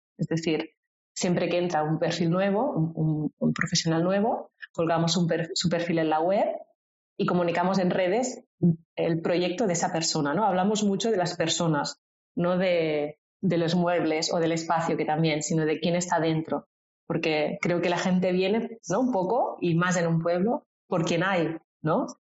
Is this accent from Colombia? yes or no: no; Valls, Catalonia, Spain; van mujeres de Valls, que es mi pueblo